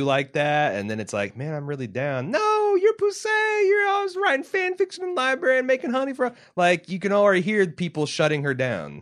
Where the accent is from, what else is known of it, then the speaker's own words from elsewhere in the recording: Scotland, United Kingdom; Well, like I'm Scottish. I'm like so-so. It break me heart.